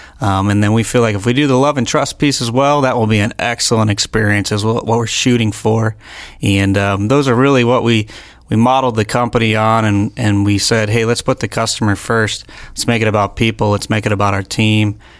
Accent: Fort Myers, Florida, United States; Yeah, so I'm a local guy. I was born and raised right here in Lee County or whatnot

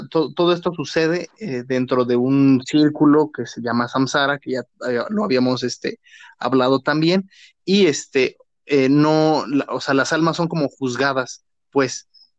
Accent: Mexico; Pues sí, soy mexicano, ¿no?

